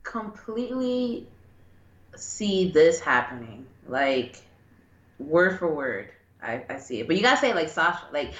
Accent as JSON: {"language": "English", "town": "New York City", "region": "New York", "country": "United States", "said": "from New York City."}